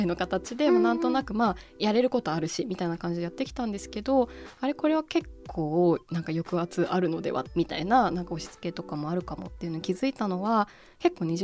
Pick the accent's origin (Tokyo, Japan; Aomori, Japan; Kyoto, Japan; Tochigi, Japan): Tochigi, Japan; 地元が栃木県なんですけど、まあ、東京にいるか地元戻るかとかでも違ったりして